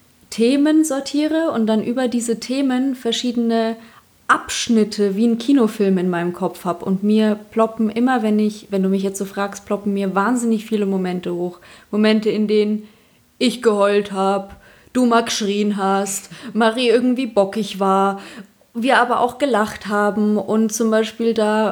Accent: Bavaria, Germany; accent: Upper Bavarian; Ich spreche oberbayerisch.

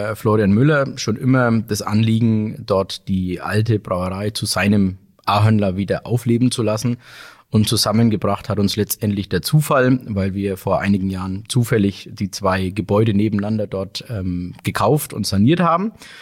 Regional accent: Bamberg, Bavaria, Germany; Ich bin Mitinhaber der Bamberger Ahornderbräu und bin auch gebürtiger Bamberger, wohne in Bamberg und liebe Bamberg und Bier.

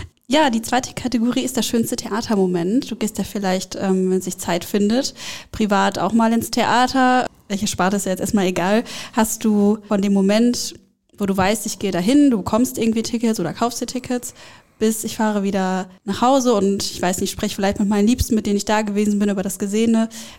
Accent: Gelsenkirchen, North Rhine-Westphalia, Germany; ich komme aus Gelsenkirchen

